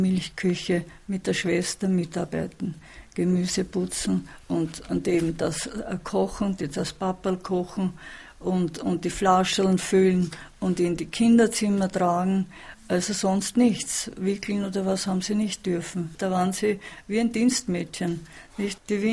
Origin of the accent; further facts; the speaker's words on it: Ortmann, Lower Austria, Austria; born there; Und er ist dort geboren, ich nicht. Mein Vater auch nicht. Wir sind da in Österreich, in Ortmann geboren.